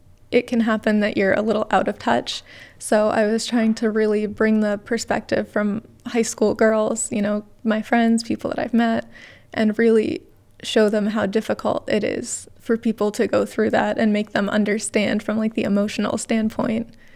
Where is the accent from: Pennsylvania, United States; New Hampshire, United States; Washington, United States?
New Hampshire, United States; Rochester; I'm from Rochester, New Hampshire.